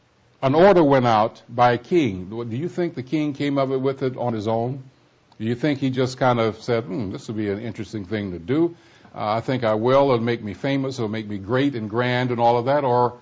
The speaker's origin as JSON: {"language": "English", "town": "Detroit", "region": "Michigan", "country": "United States", "tie": "born or raised there", "said": "I've had an opportunity to drive through my hometown, I shall call it, Detroit, Michigan"}